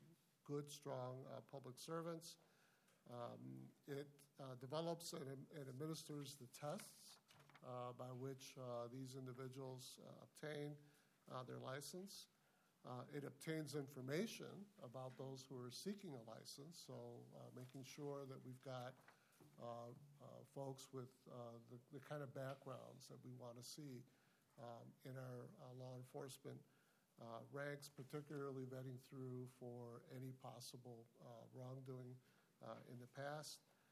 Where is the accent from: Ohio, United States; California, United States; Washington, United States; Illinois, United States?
Illinois, United States; Chicago; now in Twin Cities, United States; Members, I come from communities where I grew up in Chicago, and I've lived in communities here in the Twin Cities